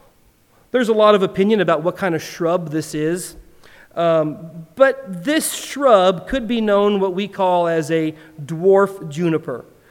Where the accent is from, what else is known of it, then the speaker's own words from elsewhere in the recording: Midwest, United States; and I said, hey, I'm from the Midwest. You should put ranch on it, right? That's what we say to everything in the Midwest.